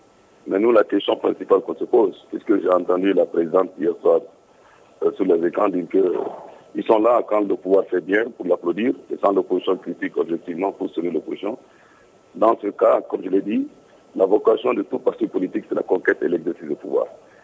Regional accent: Mali; puisqu'il n'y a pas cela chez nous au Mali

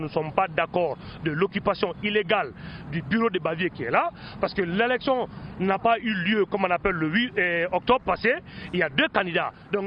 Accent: Mali; Nous sommes tous des Maliens

